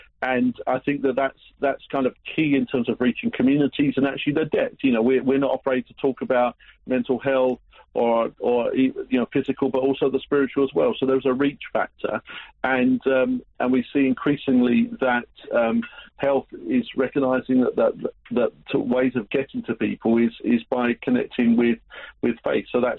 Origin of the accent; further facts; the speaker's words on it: London, United Kingdom; I'm a Londoner myself.